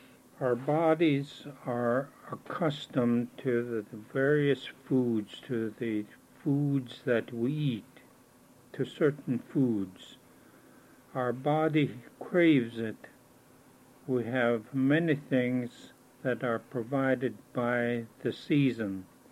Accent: Hector Island, Alaska, United States; born there; I'm 66 years old. I was born in Hector Island outside of Carheen on Prince of Wales. But Cake is where my roots are.

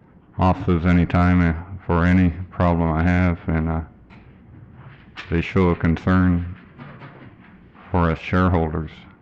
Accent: Haines, Alaska, United States; I'm from Haines.

